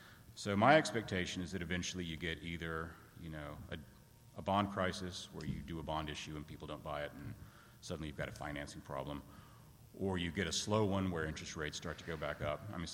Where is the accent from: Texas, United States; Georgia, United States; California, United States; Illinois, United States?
Texas, United States; Lubbock; So I'm from Lubbock, Texas, in the 19th Congressional District in Texas